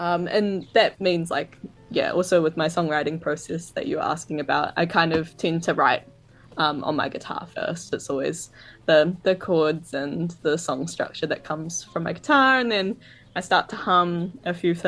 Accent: Arrowtown, Otago, New Zealand; Well, I grew up in Arrowtown

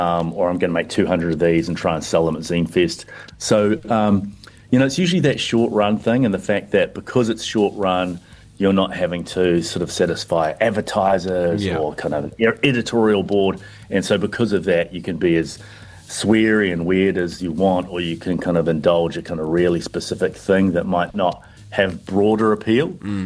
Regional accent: Hamilton, Waikato, New Zealand; the Kirikiriroa Hamilton Zine Fest. That's my hometown

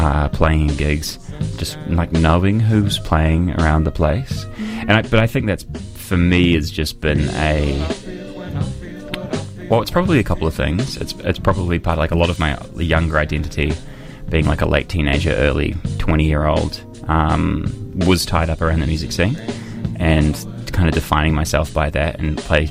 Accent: Dunedin, Otago, New Zealand; growing up in Dunedin, going to school here, a lot of people don't leave

